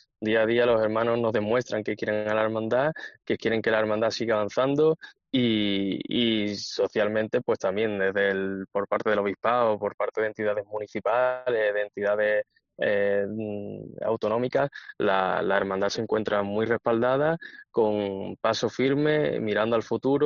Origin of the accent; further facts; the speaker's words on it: Andalusia, Spain; Claro, somos andaluces, somos cofrades